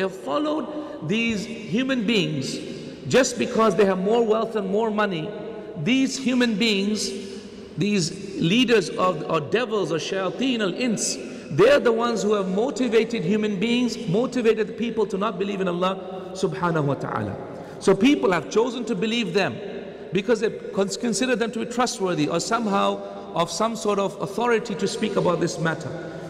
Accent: Australia; So I'm from Australia, for example.

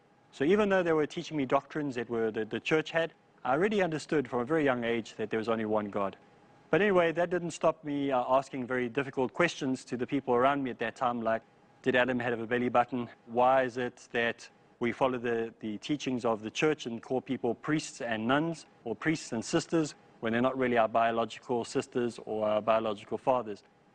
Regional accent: South Africa; growing up in South Africa, I understood for the first time that there was a difference between the pigmentation of people's skin

